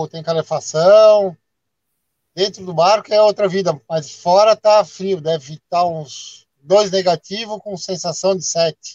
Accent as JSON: {"language": "Portuguese", "region": "Santa Catarina", "country": "Brazil", "tie": "born or raised there", "also_born_or_lived": "Farroupilha", "said": "Farroupilha e já de criança mudamos para Santa Catarina. E moramos em várias cidades, Santa Catarina, no interior e no litoral."}